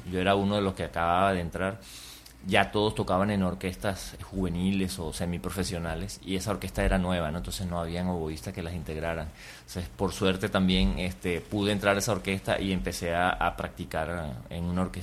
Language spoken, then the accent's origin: Spanish; Ciudad Bolívar, Bolívar, Venezuela; also born or lived in Caracas; yo nací en Caracas, la capital. Mis padres se mudaron a Ciudad Bolívar, una ciudad al sur de Venezuela.